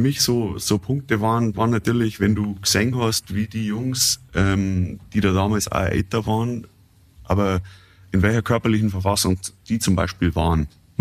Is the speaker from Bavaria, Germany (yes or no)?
yes; Rosenheim, Bavaria, Germany; War halt die Erscheinung damals, als ich als kleiner Bub da im Stadion immer die Spiele von der ersten angeschaut habe und immer Verteidiger gewesen bin